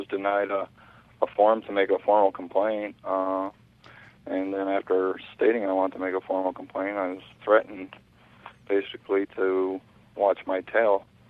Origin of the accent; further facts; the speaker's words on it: Odanak, Quebec, Canada; I'm from the Abenaki tribe. I'm from Odinak. It's a eastern Algonquin tribe about 40 miles northeast of Montreal.